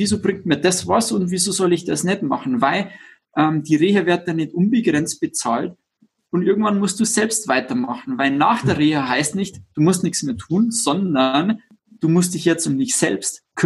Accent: Bavaria, Germany; einen Gäubirumsaft, sagt man bei uns in Bayern, ein Karottensaft.

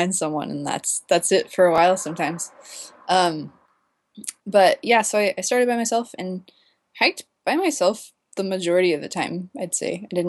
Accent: Bellingham, Washington, United States; And so every time people recognized Bellingham, Washington, they were like, oh, that's cute. You're walking home.

